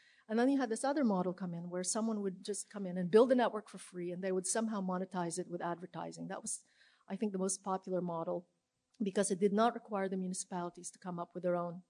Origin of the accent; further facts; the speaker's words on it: Amsterdam, North Holland, Netherlands; English is a second language; I'm from Amsterdam. But I spent a lot of time in San Francisco.